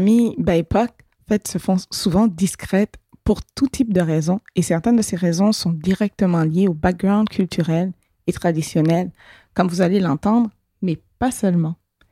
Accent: Martinique, France; Je viens de la Martinique, born and raised.

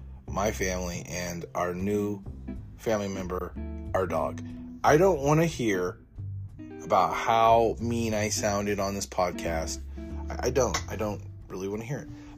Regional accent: Arizona, United States; I grew up in Arizona, all right, in the beating sun of Arizona

